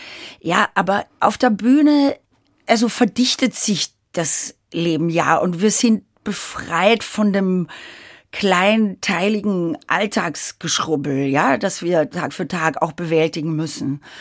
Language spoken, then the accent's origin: German; Ottensheim, Upper Austria, Austria; So, ja, ich bin in Linz im Krankenhaus geboren, aber in Ottensheim